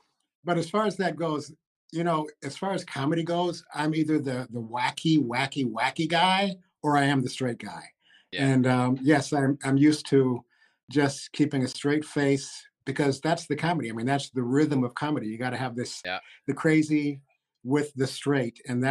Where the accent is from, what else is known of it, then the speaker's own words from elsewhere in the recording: Detroit, Michigan, United States; Yeah, he's actually from a suburb of Detroit, and I'm from the inner city of Detroit.